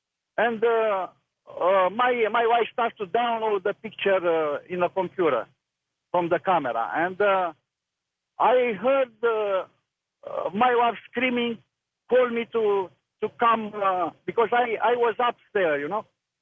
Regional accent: Romania; English is a second language; Okay, I'm from Romania.

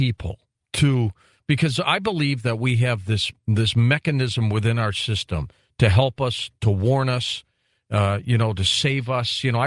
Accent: Detroit, Michigan, United States; born there; also born or lived in St. Louis; I was born in Detroit. And we lived in a little greenhouse on Lauder Street.

